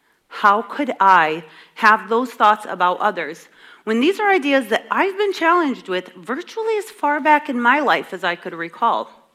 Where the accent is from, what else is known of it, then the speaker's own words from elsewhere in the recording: United States; See, I was born and raised here in America.